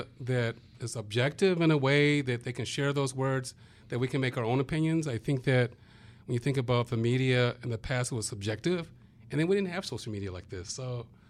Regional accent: San Diego, California, United States; I grew up in San Diego, but San Diego did have the nickname the Mississippi of the West Coast

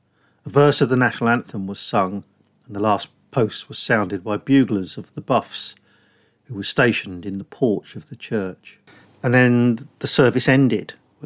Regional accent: Northampton, East Midlands, United Kingdom; But there's a connection with their story, once again, to my hometown of Northampton.

